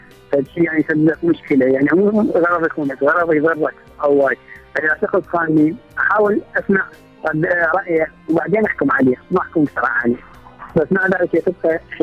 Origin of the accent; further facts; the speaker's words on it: Diyala Governorate, Iraq; محافظة ديالة بالخوبة